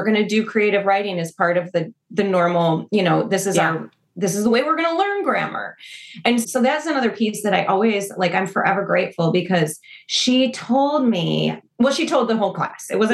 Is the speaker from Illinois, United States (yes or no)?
yes; Naperville, Illinois, United States; So I grew up in Naperville.